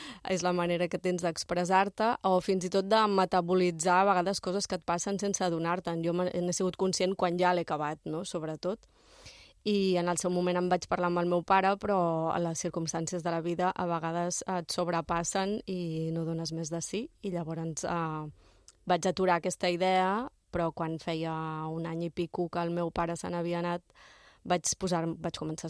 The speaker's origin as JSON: {"language": "Catalan", "town": "Barcelona", "region": "Catalonia", "country": "Spain", "also_born_or_lived": "Germany / London / Rome / Berlin", "said": "per temes de feina vinc de Barcelona i també és veritat que he viscut a Alemanya, vaig viure a Londres, a Roma i a Berlín per temes professionals"}